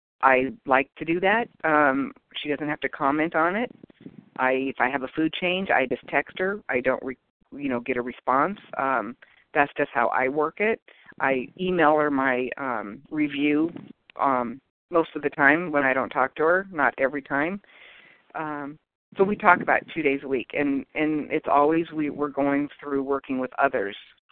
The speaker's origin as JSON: {"language": "English", "country": "United States", "said": "And, you know, I'm Native American, and, you know, I always would dabble in that, but I never gave myself fully to anything."}